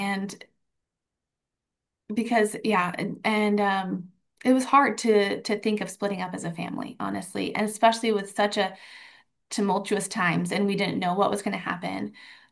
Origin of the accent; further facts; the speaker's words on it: United States; now in Israel; as an American citizen, and I had lived here a while, I had three kids here, all of them were born in Jerusalem.